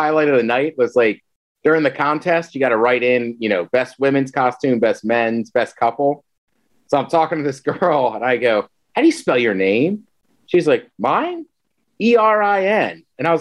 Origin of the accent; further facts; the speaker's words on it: Maryland, United States; Because I remember, like growing up in Maryland, there was never tornadoes, and then like years ago, they started kind of popping up, and then yeah, there was one in College Park.